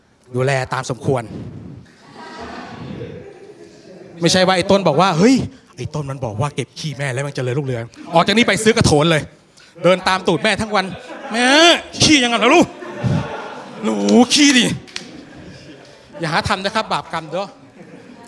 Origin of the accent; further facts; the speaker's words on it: Pak Chong, Nakhon Ratchasima, Thailand; เป็นช่องรีวิวไปเที่ยวหรือว่ารีวิวของร้านอาหารในอำเภอปากช่องนะครับบ้านเกิดเมืองนอนผม